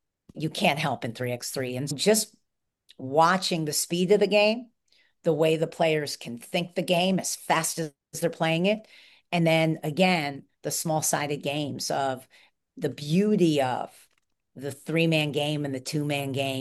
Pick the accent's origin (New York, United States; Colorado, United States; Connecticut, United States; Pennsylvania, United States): New York, United States; Where I'm from New York, so it's blah, blah, blah.